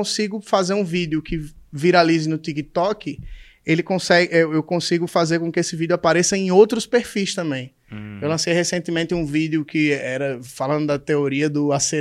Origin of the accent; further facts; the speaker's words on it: Northeast Region, Brazil; accent: Northeastern Brazilian; Até que eu chego num ponto e falei, caralho, é o meu sotaque, é o jeito que eu falo, velho.